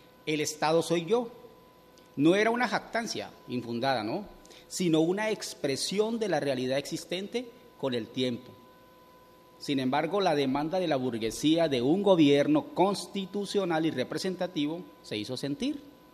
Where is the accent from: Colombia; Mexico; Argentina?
Colombia; ¿En qué medida puedo decir que yo soy colombiano